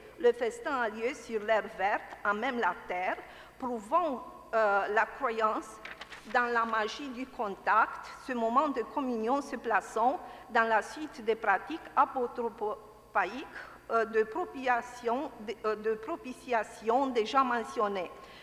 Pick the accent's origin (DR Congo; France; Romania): Romania; Je vais dire quelques mots sur le mai chez nous, sur ce motif chez nous, en Roumanie.